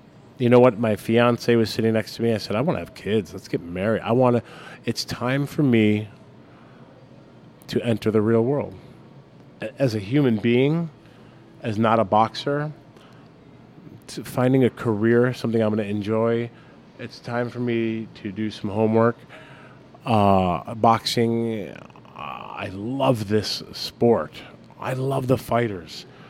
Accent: Buffalo, New York, United States; Not from Buffalo, not my hometown, not anything like that.

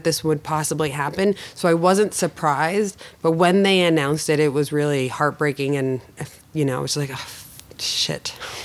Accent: New Jersey, United States; Well, I grew up in New Jersey on the shore, right in Monmouth County, and so we always had access to the water.

